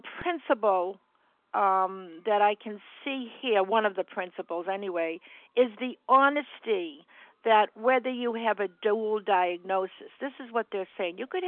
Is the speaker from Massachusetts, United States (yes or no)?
yes; Massachusetts, United States; I'm from Massachusetts, a recovered compulsive overeater.